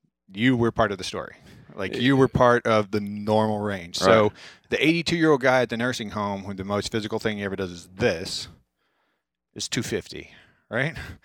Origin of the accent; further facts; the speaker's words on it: Midwest, United States; So I can make fun of people in the Midwest because I'm from the Midwest. Kind of the South Midwest.